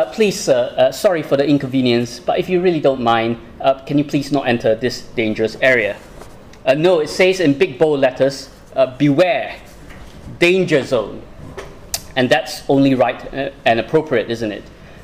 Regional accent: Malaysia; For those who do not know, I'm originally from Malaysia.

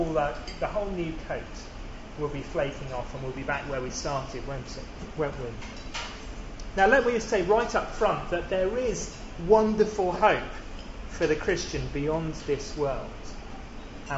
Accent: Penzance, South West England, United Kingdom; given that I come from Penzance and maybe should have stayed there.

